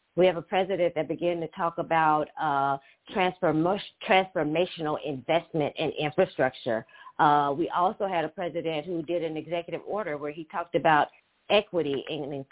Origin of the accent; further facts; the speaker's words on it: Hillsborough, Alabama, United States; I'm from Hillsborough, Alabama, and I'm sure most people don't know anything about Hillsborough, Alabama. It's actually a small town of only about 600 people in population.